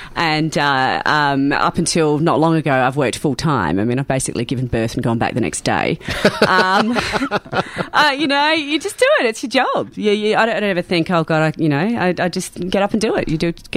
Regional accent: Adelaide, South Australia, Australia; now in Melbourne, Australia; I'm from Adelaide

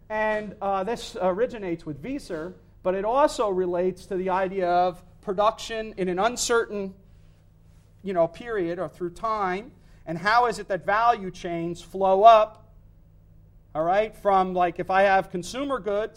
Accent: Vienna, Austria; accent: Viennese; English is a second language; I'm not going to try to do my Viennese accent. I'm overseas. If I was back home, I would, but I won't do that here.

